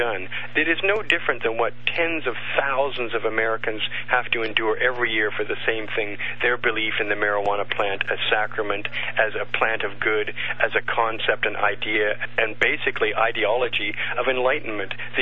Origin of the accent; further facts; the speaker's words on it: Canada; our whole value system of being Canadian is at stake here